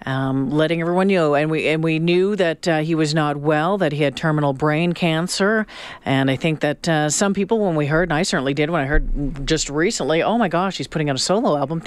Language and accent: English; Ontario, Canada; Growing up in Northern Ontario cottage